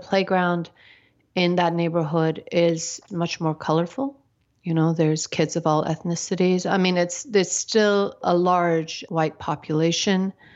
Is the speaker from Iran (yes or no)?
yes; Iran; now in United States; I didn't really accept that I was from Iran and also American. I just wanted to be American.